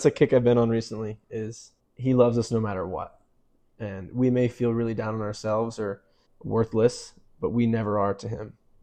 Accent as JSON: {"language": "English", "region": "Indiana", "country": "United States", "tie": "born or raised there", "moved": "as an adult", "lives_now": "Utah, United States", "said": "I'm a friend of Liberty's. Go to school together. We've worked at the Institute together. I grew up in Indiana. I lived there for 18 years, did 2 years of college there"}